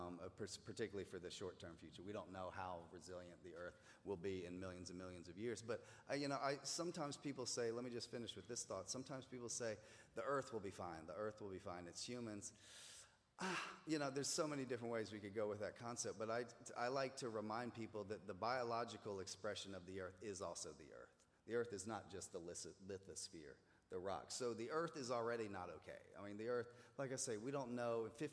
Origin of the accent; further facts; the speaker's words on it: North Carolina, United States; now in California, United States; You know, I'm from North Carolina. I live in California now.